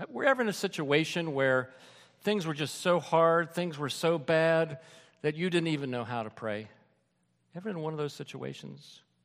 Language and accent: English; Lancaster County, Pennsylvania, United States; I'm from Lancaster County. I didn't know what to wear.